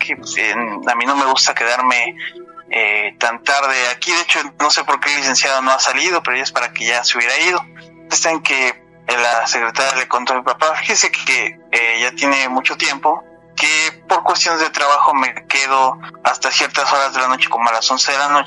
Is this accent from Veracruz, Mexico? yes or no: yes; Orizaba, Veracruz, Mexico; now in Monterrey, Mexico; Bueno, soy de Orizaba, Veracruz.